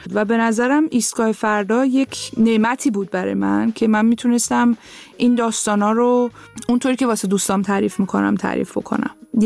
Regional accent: Tehran, Tehran Province, Iran; born there

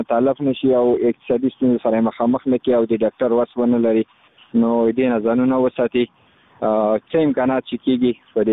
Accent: Khost, Afghanistan; زه خو د خوست ولایت مربوط یم مرکز اوسیدونکو یم

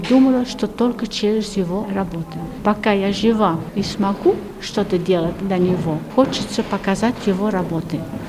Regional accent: Belgium; now in Moscow, Russia; Я сама из Бельгии.

